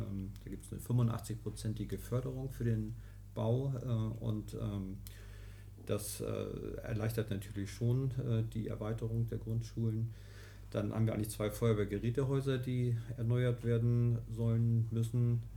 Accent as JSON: {"language": "German", "town": "Ahrensburg", "region": "Schleswig-Holstein", "country": "Germany", "tie": "born or raised there", "said": "Ich ging auf das Schulzentrum am Heimgarten in Ahrensburg. Ich bin in Ahrensburg aufgewachsen."}